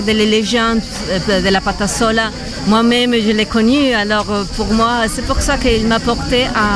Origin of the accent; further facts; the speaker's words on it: Colombia; Alors, je suis colombienne